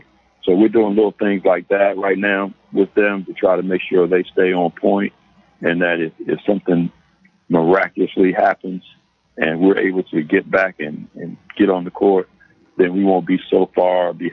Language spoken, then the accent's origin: English; Upper Marlboro, Maryland, United States; I came from a little place. I came from Douglas High School down in Upper Marlboro back in 75.